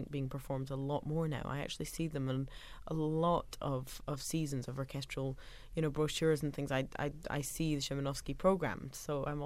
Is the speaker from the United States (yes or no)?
no; United Kingdom; although I'm British